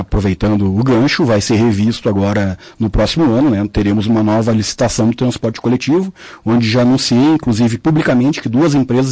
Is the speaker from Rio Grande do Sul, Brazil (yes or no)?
yes; Porto Alegre, Rio Grande do Sul, Brazil; now in Caxias do Sul, Brazil; Sou de Porto Alegre, mas estou aqui há 15 anos e percebo dentro desses 15 anos a evolução.